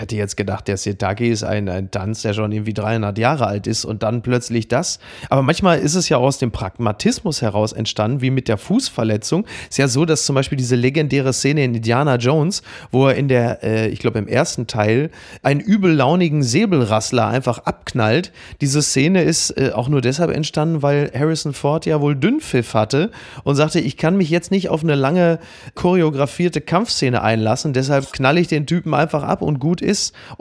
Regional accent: Castrop-Rauxel, North Rhine-Westphalia, Germany; also ich komme ja nun selber aus Castrop-Rauxel, ist ja kein Riesengeheimnis.

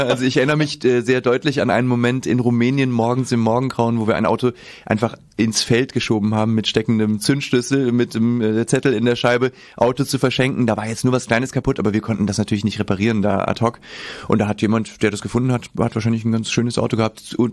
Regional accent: Hesse, Germany; also born or lived in Giessen / Mainz / Berlin; In Hessen bin ich aufgewachsen und bin dann so immer schrittweise in größere Städte, also erst nach Gießen zum Studieren, dann nach Mainz, dann nach Berlin, und jetzt bin ich aber wieder aus der großen Stadt zurück aufs Land.

